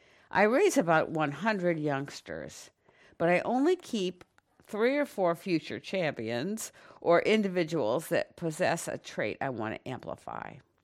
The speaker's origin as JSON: {"language": "English", "town": "Boston", "region": "Massachusetts", "country": "United States", "tie": "born or raised there", "said": "Growing up in Boston, our family loved going to the Museum of Science."}